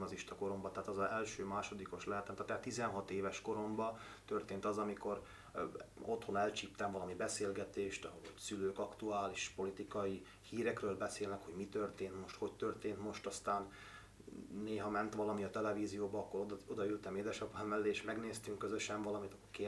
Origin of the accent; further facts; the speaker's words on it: Southern Slovakia, Slovakia; mert hát felvidéki magyarként Szlovákiában én azt hiszem, hogy én azt tartom legfontosabbnak, hogy mi itt megmaradjunk és gyarapodjunk